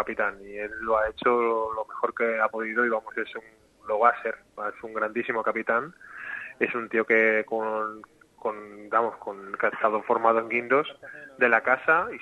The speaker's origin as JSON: {"language": "Spanish", "town": "Madrid", "region": "Community of Madrid", "country": "Spain", "tie": "born or raised there", "moved": "yes", "lives_now": "Málaga, Spain", "said": "Salir de tu ciudad, como lo fue complicado en su momento, pero no tanto cuando salí de Madrid. Yo llevaba toda mi vida en Madrid, me vine aquí a Málaga"}